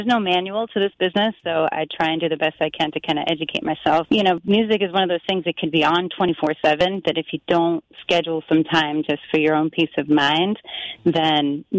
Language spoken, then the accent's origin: English; New York, United States; Westchester and Putnam County, like Mamaroneck and Yorktown, Mount Kisco, Chappaqua. But I really call my hometown Mayapak because that's where we lived the longest and went to high school, and lots of great things happened there.